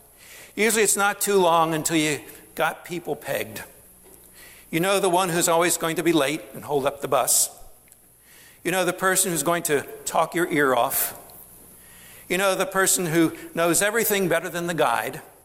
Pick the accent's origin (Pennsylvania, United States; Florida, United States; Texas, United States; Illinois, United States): Pennsylvania, United States; Hershey; I grew up in Hershey, and there was and still is a very strong Italian community in Hershey.